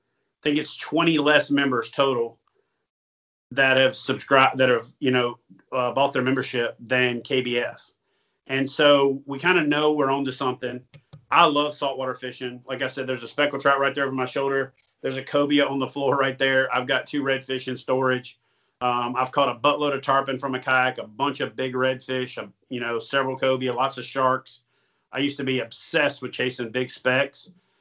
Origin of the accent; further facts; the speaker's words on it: Louisiana, United States; also born or lived in Texas; I'm from Louisiana, so I lived there. I was in Texas for 6 years of my Navy career.